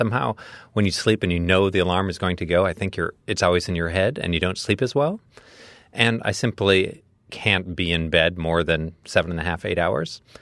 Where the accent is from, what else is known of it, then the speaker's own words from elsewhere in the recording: Calumet, Michigan, United States; born there; also born or lived in Upper Midwest; I actually grew up in a handful of spots, all in the upper Midwest. So I was born in a tiny town in the upper peninsula of Michigan by the name of Calumet.